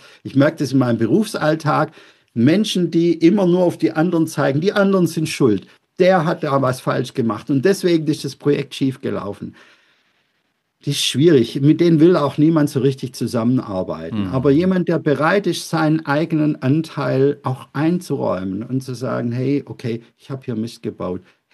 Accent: Baden-Württemberg, Germany; Also im Schwäbisch, ich bin ja Schwabe, wir sagen, ha, jeder muss halt sein Kreuz tragen.

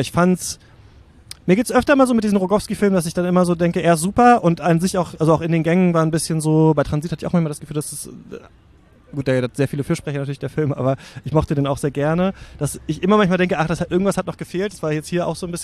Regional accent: Germany; born there; ich bin in der DDR geboren

